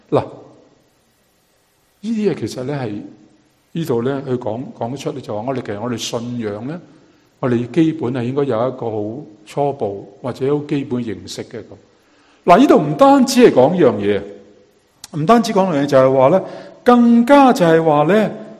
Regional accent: Canada; 这个呢不是我们加拿大人说 How are you? Good!

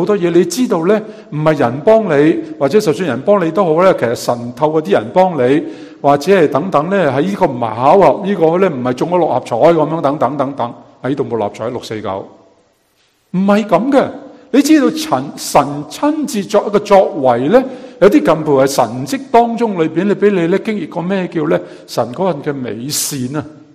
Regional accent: Canada; 这个呢不是我们加拿大人说 How are you? Good!

